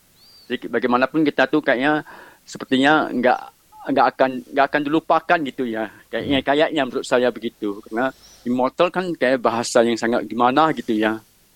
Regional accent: Indonesia; born there; Karena saya kan lahir di Indonesia dengan mixed race from my mother. Ibu saya itu adalah sudah campur dengan orang Malay, dengan orang Chinese, dengan orang Batak.

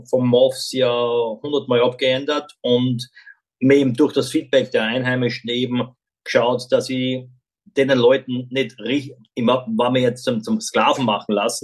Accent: Austria; für mich als Österreicher

